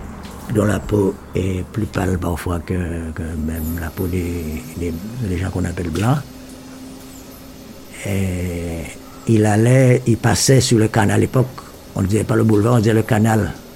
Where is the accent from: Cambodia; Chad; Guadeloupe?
Guadeloupe; now in France; Chez nous, en Guadeloupe, en Martinique. En Guadeloupe, on dit patate.